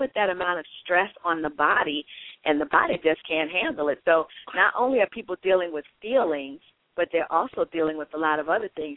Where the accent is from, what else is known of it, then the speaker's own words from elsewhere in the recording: New York, United States; Yeah, you know, I'm from New York, and so it really is amazing that I don't know anyone that passed away in that, because that is my home state